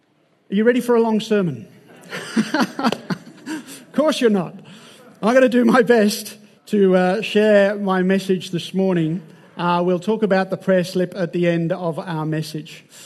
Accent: Birmingham, West Midlands, United Kingdom; I grew up in Birmingham, England. I was born and raised there. In fact, I was born in the house my mum still lives in. And I was there for 26 years. And I was born into a secular home.

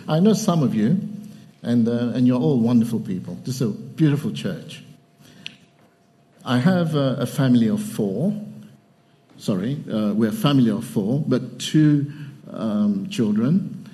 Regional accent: Mauritius; born there; now in England; So I was born in Mauritius, as I said

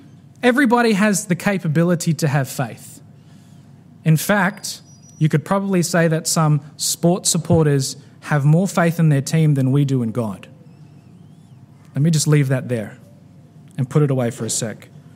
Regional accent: Queensland, Australia; I'm a Queenslander, see?

